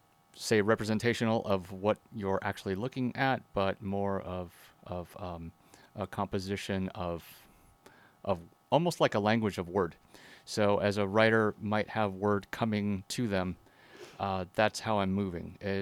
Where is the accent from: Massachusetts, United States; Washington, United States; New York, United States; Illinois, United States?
Washington, United States; Yakima; Yeah, the big metropolitan city of Yakima